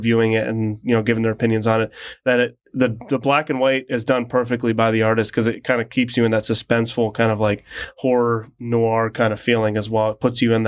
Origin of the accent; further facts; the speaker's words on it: Erie, Pennsylvania, United States; Yes, I live in Erie and I was born in Erie and all that stuff. So I've been here my whole life.